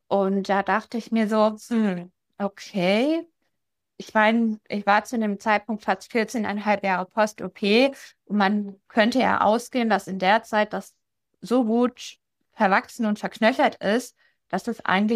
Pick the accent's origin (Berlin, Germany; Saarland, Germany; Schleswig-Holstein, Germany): Schleswig-Holstein, Germany; Ich komme aus Schleswig-Holstein